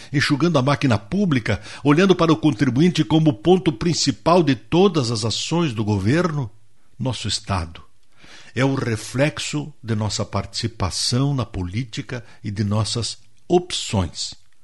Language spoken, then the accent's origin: Portuguese; Rio Grande do Sul, Brazil; como nós gaúchos fazemos nossas escolhas historicamente